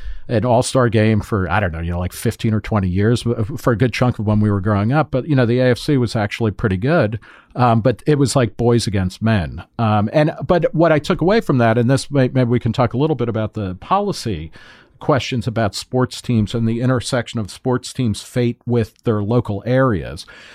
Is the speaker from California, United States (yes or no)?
no; New Jersey, United States; also born or lived in Brooklyn; I'm originally from the New York area. I was born in Brooklyn, grew up in New Jersey, worked in Manhattan, then went to grad school, ended up in Buffalo.